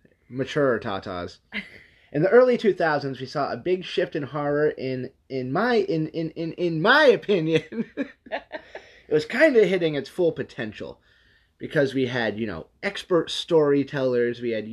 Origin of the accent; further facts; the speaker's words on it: New England, United States; we're from New England, like, New York City's not far.